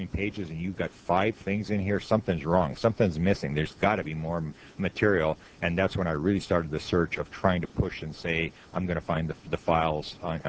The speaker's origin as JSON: {"language": "English", "region": "Manitoba", "country": "Canada", "said": "I'm from Canada, and I'm in the province right in the middle, is the province of Manitoba, which is directly for Americans, is directly above North Dakota. It is considered to be one of the coldest places in the world"}